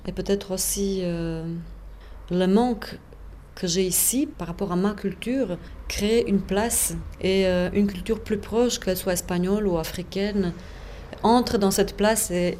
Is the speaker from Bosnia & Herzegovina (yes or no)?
yes; Sarajevo, Federation of Bosnia and Herzegovina, Bosnia & Herzegovina; now in Neuchâtel, Switzerland; je viens de Bosnie-Herzégovine, de Sarajevo. Je vis en Suisse depuis 1998 et j'ai toujours habité à Neuchâtel à part 6 mois que j'ai été à Lausanne pour faire le conservatoire de théâtre.